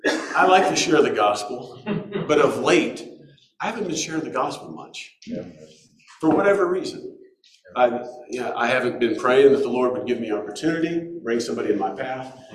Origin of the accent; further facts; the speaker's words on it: Bible Belt, United States; I grew up in the Bible Belt. It's not as easy back there.